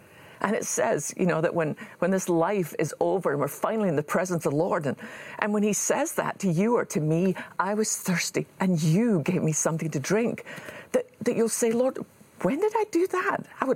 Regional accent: Ayr, Scotland, United Kingdom; born there; I was born in Ayr, Scotland, had nothing to do with either of our choices. That's just where we were born.

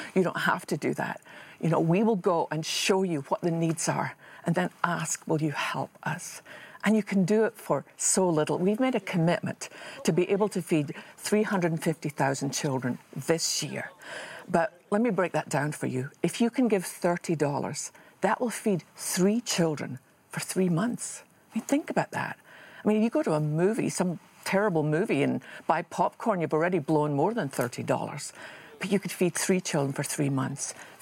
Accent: Scotland, United Kingdom; I was brought up in Scotland to be aware of things like that.

